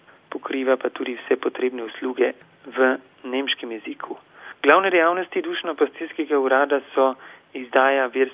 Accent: Carinthia, Austria; Mislim, da imamo ravno manjše narodne skupnosti, kot tudi Slovenci, dejansko v cerkvi domovino, da smo tudi priznani in bi tukaj res rekel, da smo tukaj na Koroškem

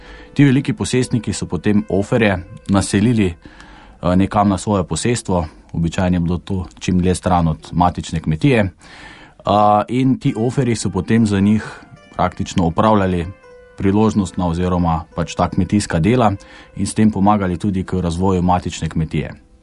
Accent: Solčava, Savinja, Slovenia; konkretno prihajam iz Solčavskega

